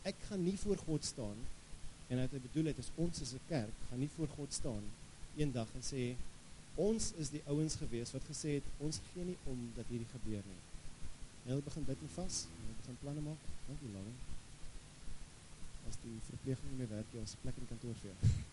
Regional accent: Gauteng, South Africa; Ek kom uit Kenterpark, dit is bietjie wild. Die wille weste, dit staan naby in Benoni

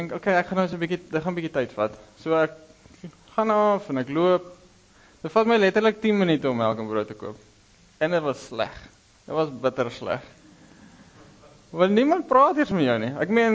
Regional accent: Kimberley, Northern Cape, South Africa; kom nie van Namibia af nie. Ek kom van Kimberley af, die grootste gat in die wêreld, wat in die hande gegrawe is natuurlik.

